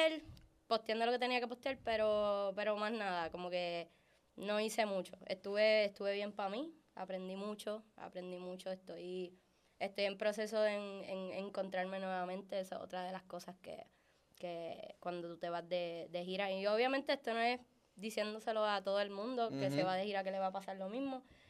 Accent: Luquillo, Puerto Rico; me llamaron para allá, para Luquillo, porque soy de Luquillo.

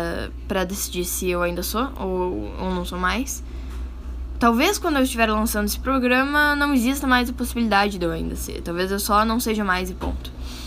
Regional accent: Brazil; a vida segue e eu sou brasileira

